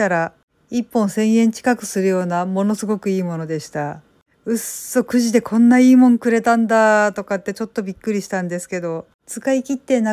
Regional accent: Kansai, Japan; 私もともと関西人で大阪に住んでいたので

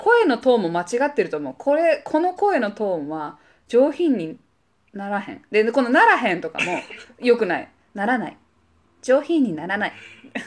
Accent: Hiroshima, Japan; now in Kansai, Japan; 溶け込んでるな関西にって思ってた。広島出身だけど、私今すっごいナチュラルにこれ喋れてるな

